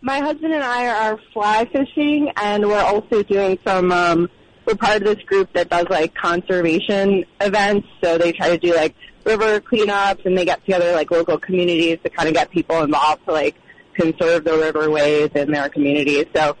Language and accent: English; Manhattan, New York, United States; But I was a New York person, so I have an interesting perspective. So growing up, I grew up in Manhattan